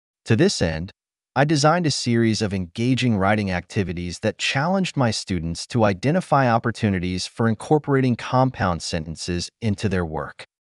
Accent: Romania; English is a second language; now in United States; My journey as an English educator began over 40 years ago when I immigrated to the United States from Romania. As a non-native speaker myself

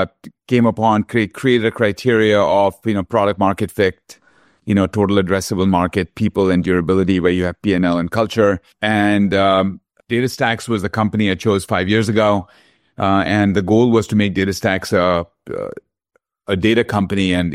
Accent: Kolkata, West Bengal, India; Born and brought up in Calcutta

